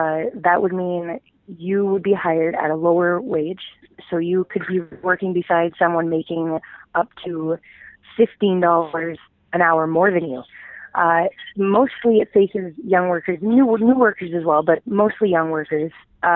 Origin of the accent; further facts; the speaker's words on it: Niagara Falls, Ontario, Canada; I know I'm from Niagara Falls and we had an organizing drive at the casino.